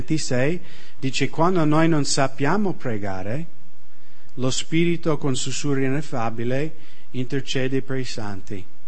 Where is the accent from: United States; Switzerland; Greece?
United States; Italian is a second language